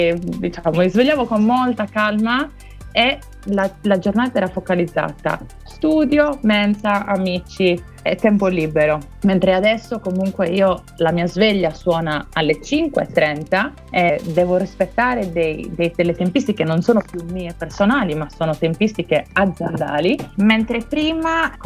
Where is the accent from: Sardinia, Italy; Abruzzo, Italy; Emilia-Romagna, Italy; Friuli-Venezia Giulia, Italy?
Sardinia, Italy; Laconi; Da Lacconi, provincia di Oristano.